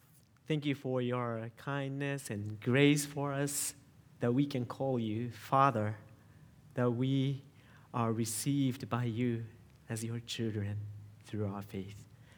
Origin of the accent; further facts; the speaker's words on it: Japan; one of the pastoral interns here at Lighthouse Church. I grew up in Japan, and I'm married to a Japanese wife, Erisa